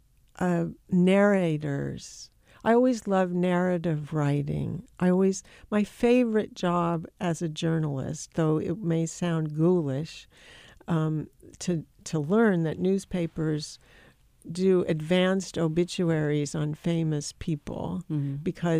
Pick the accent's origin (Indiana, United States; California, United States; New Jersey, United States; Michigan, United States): California, United States; Los Angeles; I am a native of California. I'm from Los Angeles.